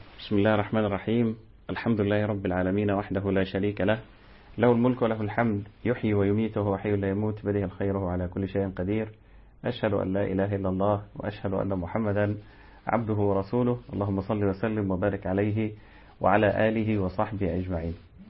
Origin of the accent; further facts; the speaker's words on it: Egypt; عندنا في مصر